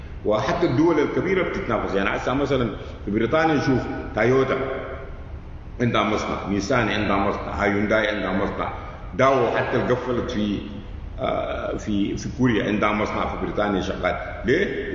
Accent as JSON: {"language": "Arabic", "country": "Sudan", "said": "يعني عندنا في السودان أسوأ قانون أراضي"}